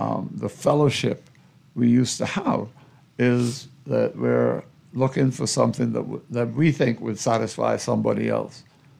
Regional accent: Bain Town, New Providence, Bahamas; I was born in New Providence. I was born in Grantstown, actually, right behind the Grantstown Post Office.

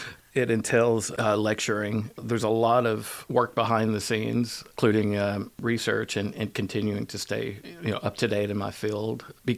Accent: Arkansas, United States; also born or lived in Austin, Texas / Washington, D.C.; I grew up in Southwest Arkansas. I've lived all over Austin, Texas, Washington, D.C., briefly in L.A., studied in London for a little bit.

